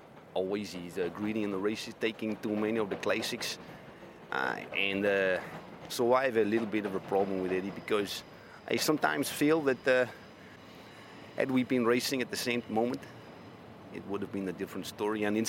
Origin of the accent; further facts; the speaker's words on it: Belgium; English is a second language; I am from Belgium, of course